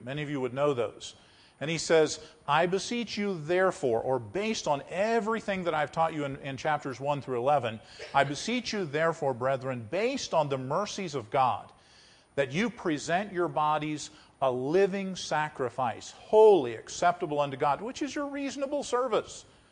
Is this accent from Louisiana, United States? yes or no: no; West Virginia, United States; But I grew up in West Virginia, and I'm a lover of these mountains and the trees.